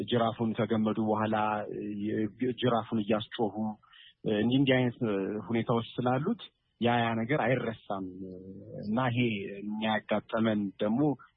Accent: Addis Ababa, Ethiopia; እዚሁ አዲስ አበባ አካባቢ ነው የተወለድነው እና ያደግነው

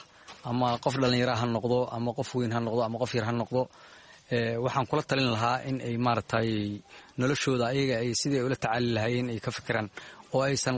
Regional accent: Mogadishu, Banaadir, Somalia

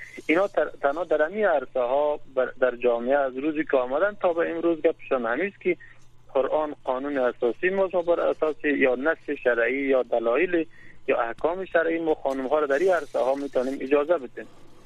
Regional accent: Afghanistan; ما به عنوان یک افغانستانی یا به عنوان یک شهروند

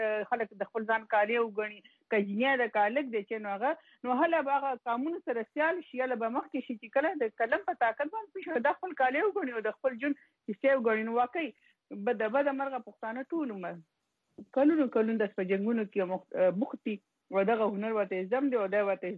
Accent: Khost, Afghanistan; د خوست نه یم

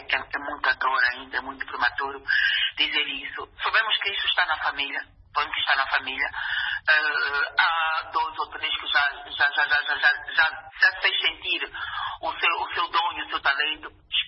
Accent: Angola; nós, como angolanos

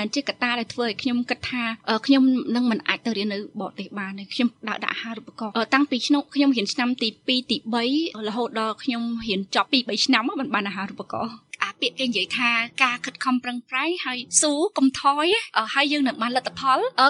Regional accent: Kampong Thom, Cambodia; now in Phnom Penh, Cambodia; ខ្ញុំជាអ្នកស្រុកកំពង់ធំខ្ញុំរៀននៅវិទ្យាល័យកំពង់ធំ

